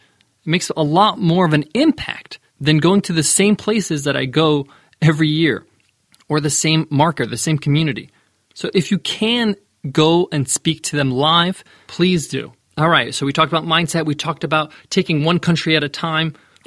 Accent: New York, United States; I do speak fast. I'm from New York, but I'm conscious of it.

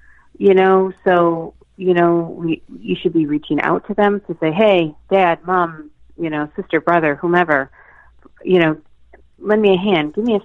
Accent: Boston, Massachusetts, United States; obviously I'm from Boston, and you got to remember the Boston Marathon's on, it's always on a school holiday, during that week.

